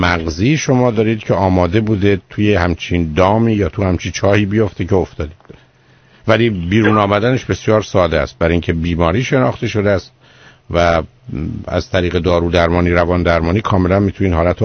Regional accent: Iran; ما ایرانی هستیم

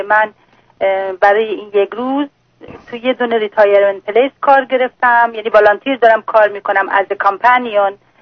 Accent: Iran; now in United States; نه نه، دو تا آمریکایی هستن. من ایرانی هستم.

